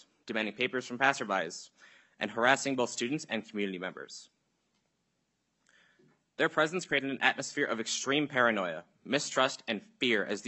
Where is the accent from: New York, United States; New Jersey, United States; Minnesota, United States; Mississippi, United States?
Minnesota, United States; White Bear Lake; now in Mankato, United States; I'm a sophomore at Minnesota State Mankato. I'm originally from White Bear Lake